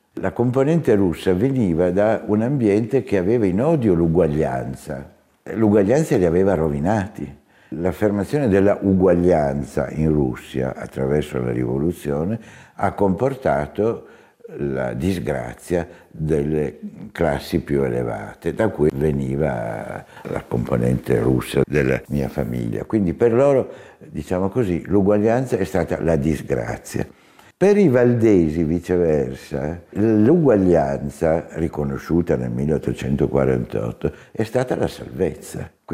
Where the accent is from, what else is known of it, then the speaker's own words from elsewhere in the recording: Turin, Piedmont, Italy; also born or lived in San Germano Chisone; perché io sono nato lì, ma non sono cresciuto lì. Io sono cresciuto a Torino.